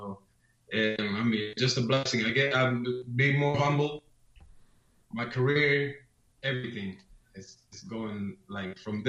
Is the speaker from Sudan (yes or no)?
no; Sweden; now in Las Vegas, United States; my mom is from Sweden. My dad is from Gambia. Gambia is 95% Muslim. So I grew up in Sweden. I mean, I've always been Muslim